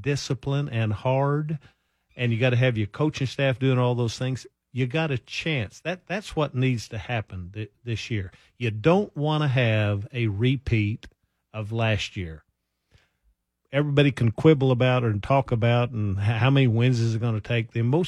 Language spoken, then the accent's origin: English; Oklahoma, United States; the old pool thing where I grew up in Oklahoma, you don't shoot with a scared stick.